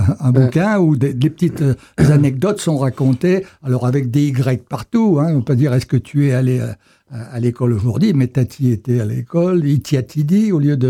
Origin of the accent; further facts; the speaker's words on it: Montluçon, Auvergne-Rhône-Alpes, France; Je me moque ironiquement de ma ville qui n'a rien à voir avec Hollywood, mais l'histoire raconte l'itinéraire d'un jeune montluçonnais